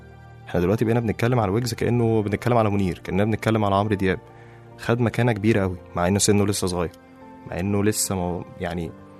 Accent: Egypt; أنا عن نفسي كواحد مصري بيلعب كورة خايف

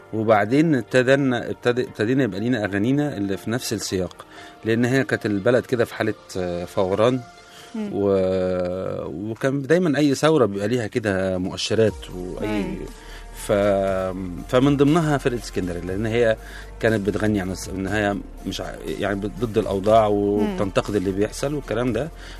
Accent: Egypt; إحنا نبقى مصريين

